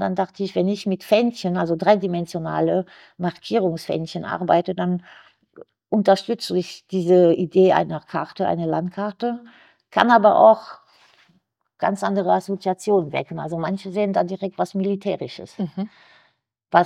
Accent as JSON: {"language": "German", "region": "southern France", "country": "France", "tie": "born or raised there", "said": "ich bin in Südfrankreich aufgewachsen und da haben wir das Riesenglück, die Fondation Meg in der Nähe."}